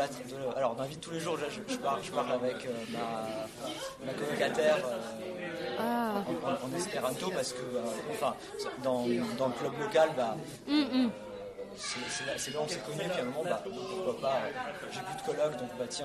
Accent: Marseille, Provence-Alpes-Côte d'Azur, France; Je viens de Marseille, dans le sud de la France.

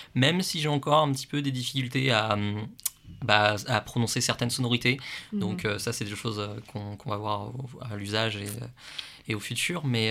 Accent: Île-de-France, France; Je suis originaire d'Île-de-France.

